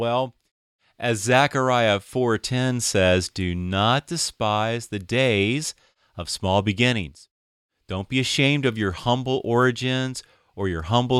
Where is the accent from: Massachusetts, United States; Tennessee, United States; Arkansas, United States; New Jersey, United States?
Tennessee, United States; Now, I know about country bumpkins because I am from Tennessee.